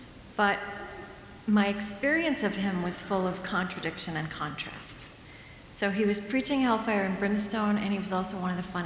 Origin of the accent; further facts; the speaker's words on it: Shawnee, Oklahoma, United States; So, well, I grew up in Oklahoma, and I grew up Southern Baptist, and that was pretty much the only game in town, in this small town called Shawnee.